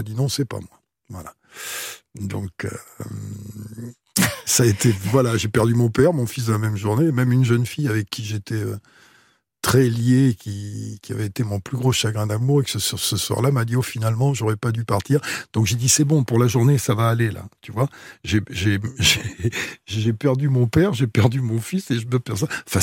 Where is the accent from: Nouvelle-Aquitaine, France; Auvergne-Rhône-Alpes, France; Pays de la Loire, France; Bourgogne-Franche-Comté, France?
Nouvelle-Aquitaine, France; Brive-la-Gaillarde; moved away; Moi, j'ai jamais décollé d'abord de mon enfance, et puis j'ai jamais décollé des premiers jours où je suis parti de Brive, où j'étais encore à Brive, que je savais pas du tout ce que j'allais faire